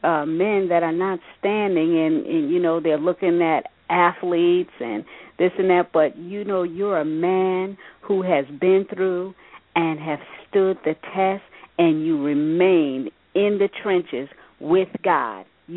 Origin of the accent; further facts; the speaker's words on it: New York, United States; I was raised in New York, and I know a couple of times I was chased home after school with those bullies and stuff.